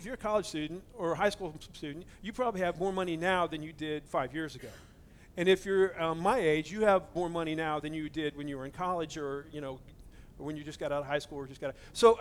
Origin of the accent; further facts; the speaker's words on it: United States; We grew up in America. We're just people, and that's the way we think.